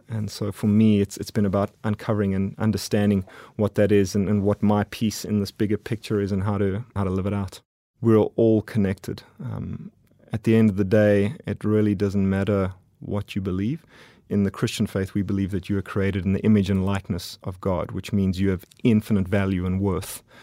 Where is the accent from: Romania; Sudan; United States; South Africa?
South Africa; moved away; I'm sure you've picked up that I'm South African. And I moved here back in 2011, really looking for something more.